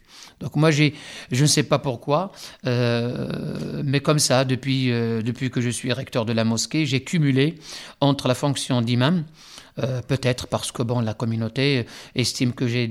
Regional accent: Morocco; moved away as an adult; je suis connu ici à Lille depuis maintenant une trentaine d'années. Que je suis à l'île Sud exactement, je n'ai pas bougé de l'île Sud depuis que je suis venu du Maroc, mon pays d'origine, pour faire des études en économie, en gestion des entreprises.

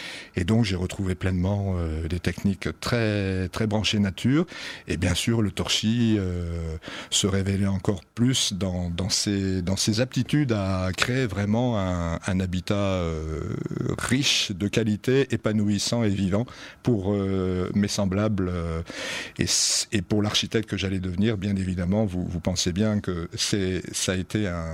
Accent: Lille, Hauts-de-France, France; Je suis natif de Lille, donc je dis notre région avec le cœur aussi.

